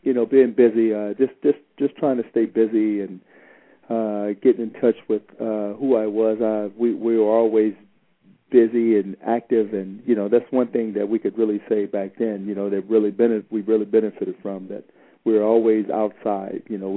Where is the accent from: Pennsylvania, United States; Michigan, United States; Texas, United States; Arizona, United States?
Arizona, United States; Phoenix; And being here, born and raised in Phoenix, then my mother being a single parent.